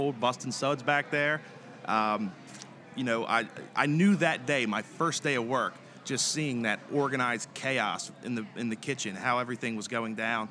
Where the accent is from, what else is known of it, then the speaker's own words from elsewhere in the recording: Maryland, United States; I'm from Maryland myself. I live on the Chesapeake Bay. I catch crabs.